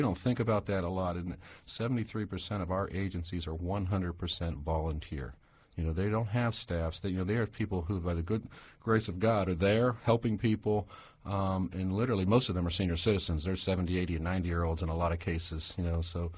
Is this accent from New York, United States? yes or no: no; Steubenville, Ohio, United States; as I like to say, I grew up in Steubenville, and, you know, 40, 50 years ago, people could work in a steel mill